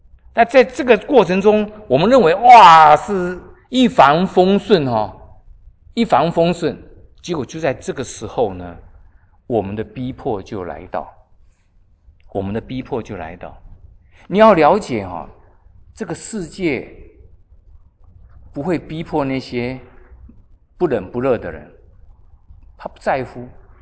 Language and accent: Chinese; China; 这个我们中国人有一句话，有的时候也是蛮苦读的哈。